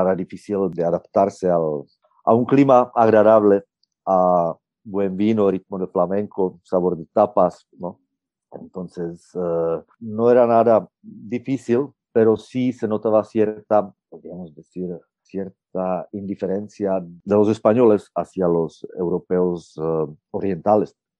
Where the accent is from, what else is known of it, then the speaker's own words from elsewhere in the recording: Moravia, Czechia; yo provengo de Moravia, soy moravo, orgullosamente